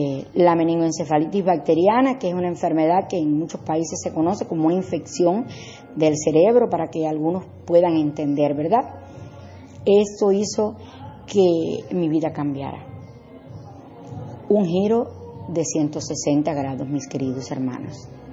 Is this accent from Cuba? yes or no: yes; Sancti Spíritus, Cuba; de mi ciudad natal, Santi Espíritu, en Cuba.